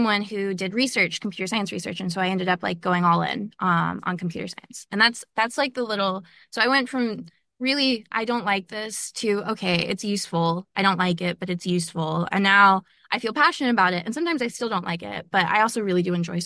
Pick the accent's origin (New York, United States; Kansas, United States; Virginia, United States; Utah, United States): Utah, United States; It's just I grew up in Utah, which is a very particular place. It has kind of conservative values.